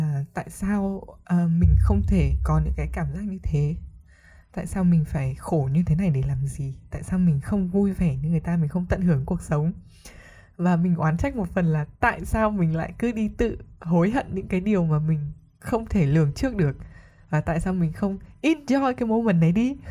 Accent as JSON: {"language": "Vietnamese", "region": "Hanoi", "country": "Vietnam", "tie": "born or raised there", "said": "Đấy là điều tất nhiên vì mình lớn lên ở Hà Nội. Và xung quanh mình toàn các bạn ở Hà Nội, nên mình yêu dai Hà Nội là đúng."}